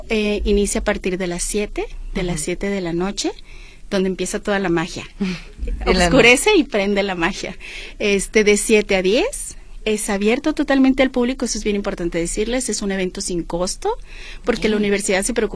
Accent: Guadalajara, Jalisco, Mexico; Pues Jalisco, porque somos orgullosamente tapatíos.

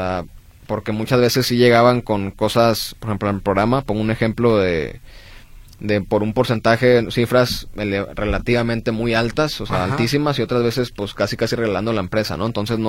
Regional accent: Mexico; uno como empresario mexicano que va emprendiendo

